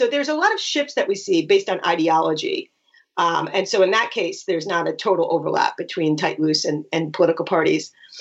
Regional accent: New York, United States; The loose states, I'm from New York, so I can resonate to this.

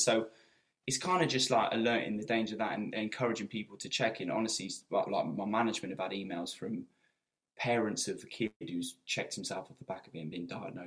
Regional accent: North East England, United Kingdom; Yeah, being a Geordie.

